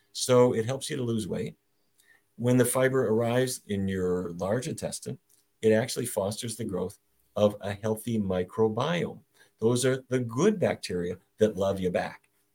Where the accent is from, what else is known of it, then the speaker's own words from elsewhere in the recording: Fargo, North Dakota, United States; When I was a kid growing up in Fargo, North Dakota, my father was the diabetes expert for Fargo and all of Eastern North Dakota.